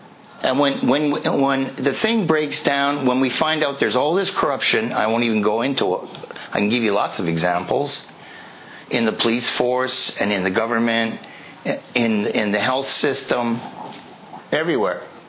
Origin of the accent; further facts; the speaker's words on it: Canada; now in United States; I'm born and raised in Canada and live most of my life in the U.S.